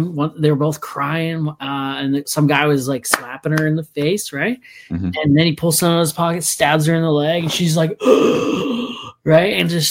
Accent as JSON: {"language": "English", "region": "Ontario", "country": "Canada", "lives_now": "Edmonton, Canada", "said": "We came from Ontario. We went to BC, Saskatchewan, Edmonton. Lived here for 6 years, and then we moved back to Ontario for a little bit. And then when we came back, we went to Calgary, right? And we were there for 2 years."}